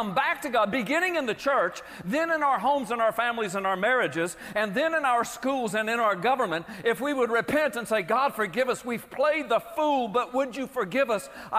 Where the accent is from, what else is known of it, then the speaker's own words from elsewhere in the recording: United States; I'm a Christian, I'm a citizen, I'm an American, I'm a taxpayer, I'm a patriot